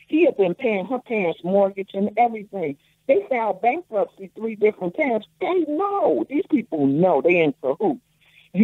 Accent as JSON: {"language": "English", "town": "Chicago", "region": "Illinois", "country": "United States", "said": "I know everything. I'm a Chicagoan."}